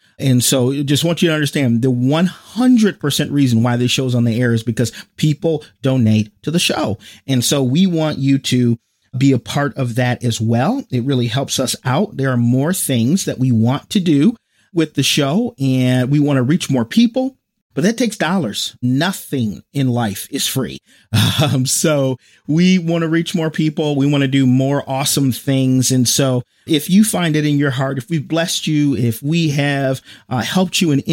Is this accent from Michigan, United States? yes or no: yes; Michigan, United States; But I was born and raised in Michigan, still here. We actually have all four seasons.